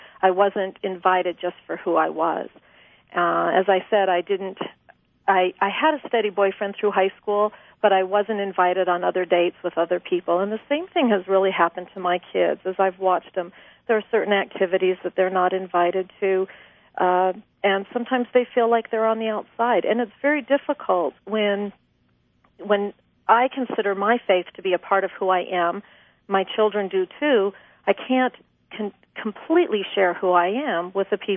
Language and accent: English; Utah, United States; Growing up in Utah is kind of difficult.